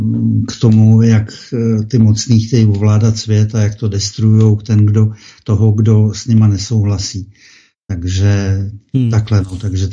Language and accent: Czech; Bor, Plzeň Region, Czechia; jelikož jsem vyrůstal v Borou Tachova, na Tachovsku mám hodně známých